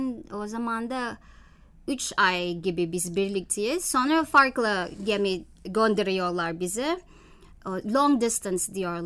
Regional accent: Manila, Metro Manila, Philippines; Turkish is a second language; Manila'da büyüdüm. Gazetecilik okudum ve de yaptım. 5-6 yıldır yaptım Filipinler'de.

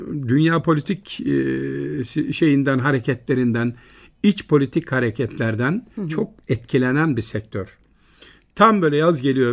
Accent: Muğla, Turkey; accent: Muğla; Ben bir Muğlalı'yı görmediğim zaman hemen şivem gider.

